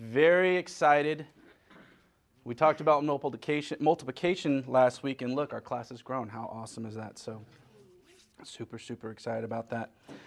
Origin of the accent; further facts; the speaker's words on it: Germany; first language German; I'm from Germany, and my native language, I did grow up for a little while. I spoke both German and English.